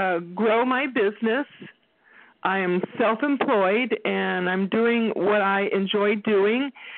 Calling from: Texas, United States

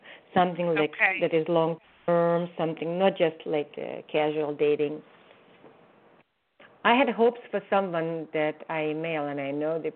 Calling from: California, United States; I'm calling from California, and should I ask my question?

